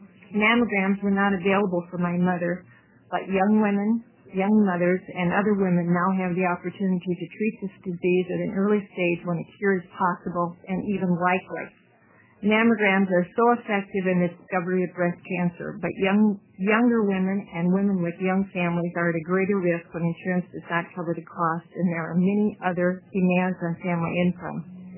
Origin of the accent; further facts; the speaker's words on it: Roseburg, Oregon, United States; from Roseburg, and I left Roseburg at 5:30 this morning to be at this hearing